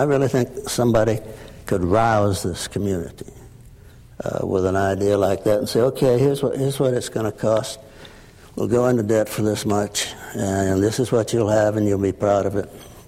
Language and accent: English; North Carolina, United States; hell, I'm from the South. I came from North Carolina.